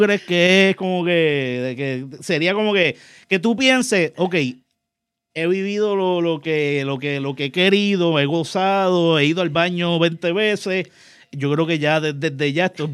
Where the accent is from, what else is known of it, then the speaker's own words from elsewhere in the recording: Carolina, Puerto Rico; Este es vecino mío, lastimablemente, porque es de Carolina. Yo soy de Carolina